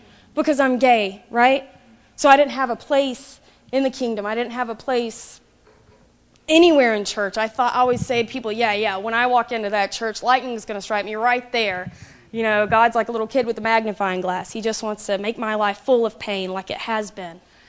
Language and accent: English; Tennessee, United States; moved away; I'm from Tennessee, by the way.